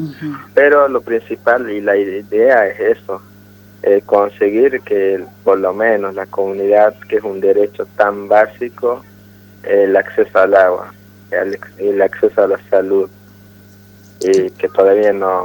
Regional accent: Misión Chaqueña, Salta, Argentina; Spanish is a second language; Y cuando me fui de Misión Chaqueña a la ciudad, empecé la universidad.

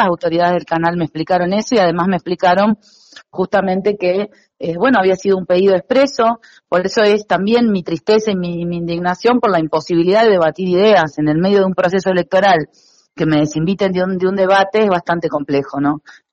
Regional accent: Macachín, La Pampa, Argentina; now in Salta, Argentina; nací en La Pampa y viví en un pueblo chiquito que se llama Macachín, como si eso fuera un disvalor para estar en esta provincia, para elegir a Salta, para participar en política, hace ya muchos años que estoy

